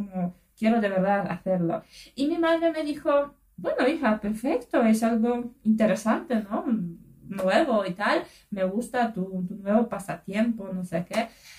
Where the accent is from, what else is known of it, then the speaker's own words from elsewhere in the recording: eastern Poland, Poland; Spanish is a second language; yo, por supuesto, soy polaca de Polonia y soy del este, que tiene frontera con Bielorrusia.